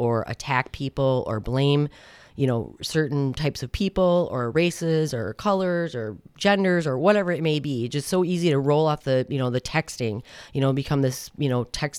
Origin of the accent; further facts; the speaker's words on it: Madison, Wisconsin, United States; also born or lived in Brooklyn; And then we moved to Madison.